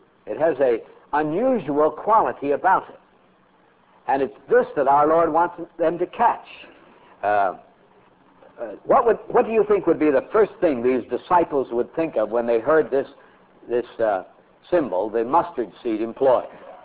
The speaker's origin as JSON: {"language": "English", "region": "Montana", "country": "United States", "tie": "born or raised there", "said": "I remember when I was a boy and growing up in Montana, I grew up in a little town 42 miles from the nearest doctor."}